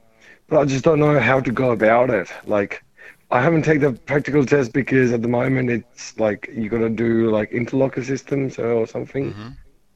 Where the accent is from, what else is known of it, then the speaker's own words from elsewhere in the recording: India; because I'm from India, I don't know the full jurisdiction over here, how it works and everything.